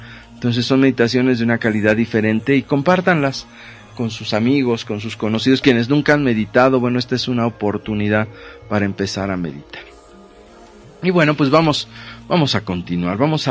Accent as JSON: {"language": "Spanish", "country": "Mexico", "said": "Como mexicanos fuimos criados en ese modelo."}